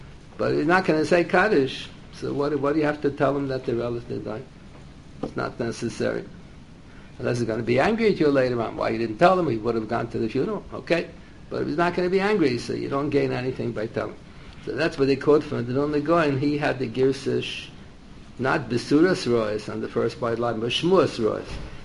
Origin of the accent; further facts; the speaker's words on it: United States; I'm an American. I don't see the difference of boy and a girl.